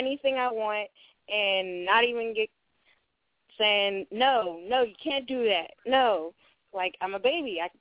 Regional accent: Pittsburgh, Pennsylvania, United States; now in Norfolk, United States; I am calling from my new area, which is Norfolk, VA, but I miss my hometown, Pittsburgh, PA. I miss you guys.

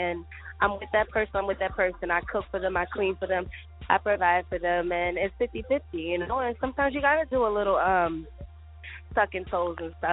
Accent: Queens, New York, United States; You know, we are from Queens originally.

